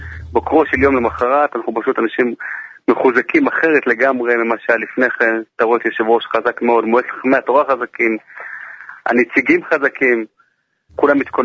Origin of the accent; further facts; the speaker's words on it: Jerusalem, Jerusalem District, Israel; אני כילד, כנער, גדלתי שם, התפלתי שם עשרות שנים במקום הזה.